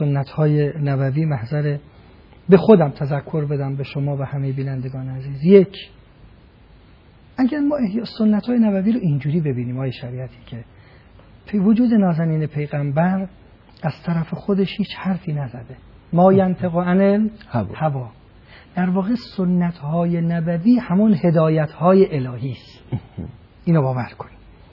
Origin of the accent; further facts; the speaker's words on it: Mashhad, Razavi Khorasan, Iran; که ما مشهدی هستیم،